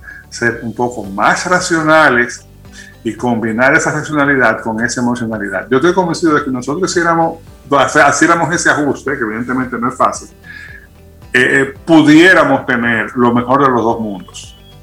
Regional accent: Dominican Republic; esa es una asignatura pendiente que tenemos como sociedad dominicana

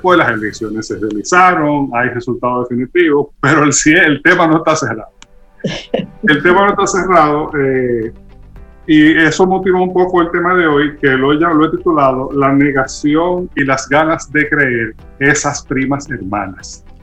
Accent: Dominican Republic; como sociedad dominicana y todas las sociedades del mundo, no somos ajenos

